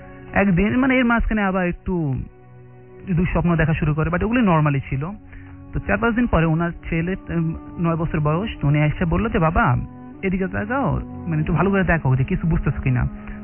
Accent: Dhaka, Dhaka Division, Bangladesh; মিরপুর থেকে এসেছি।

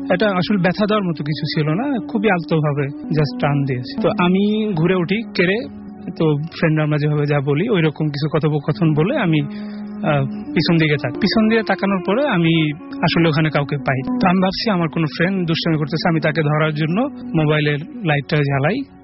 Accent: Belkuchi, Rajshahi Division, Bangladesh; আমি রাতে ঘুমিয়েছিলাম আমার গ্রামের বাড়িতে সিরাজগঞ্জের বেলকুচি তামাবাসা

